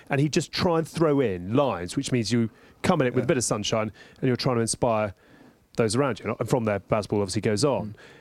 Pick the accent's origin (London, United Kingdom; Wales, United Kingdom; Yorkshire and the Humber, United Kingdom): Wales, United Kingdom; I've watched Johnny Casey as a Welshman for 15 years.